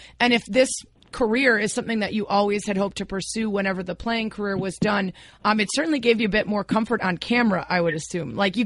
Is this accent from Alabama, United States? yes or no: no; Chicago, Illinois, United States; I was a on and off again Cutler supporter in my hometown of Chicago for almost a decade.